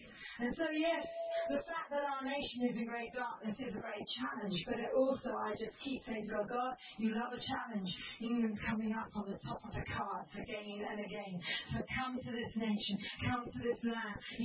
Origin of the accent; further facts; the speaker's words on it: India; I grew up 16 years in India, and we met in Oxford